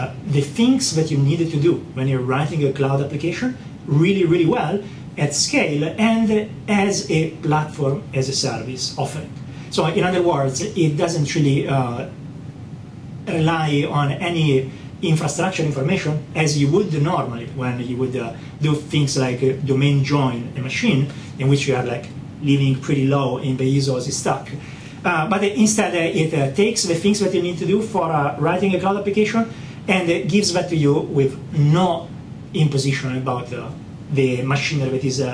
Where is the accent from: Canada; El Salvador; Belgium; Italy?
Italy; English is a second language; from my accent you might think I'm from Ireland or, I don't know, South Africa perhaps, but yeah, I'm actually Italian.